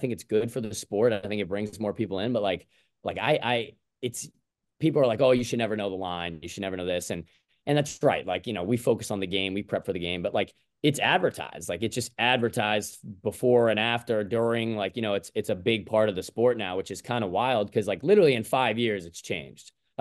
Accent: New York City, New York, United States; Via New York City, yes, sir. Born and raised in New York City.

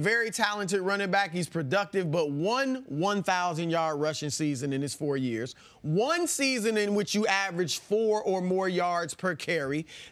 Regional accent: Cleveland, Ohio, United States; I like the Browns. I'm from Cleveland, so okay.

